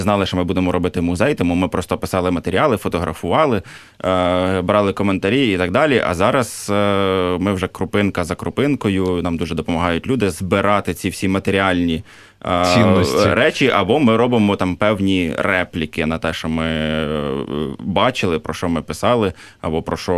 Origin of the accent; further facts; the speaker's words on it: Smila, Cherkasy Oblast, Ukraine; я родом зі Сміли.